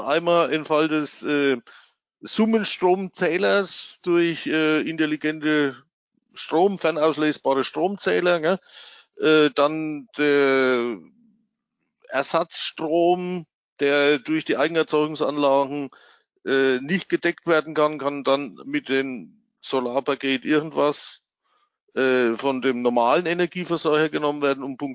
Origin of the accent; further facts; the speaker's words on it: Bavaria, Germany; accent: Franconian; war mein Dialekt jetzt zu fränkisch oder keine Ahnung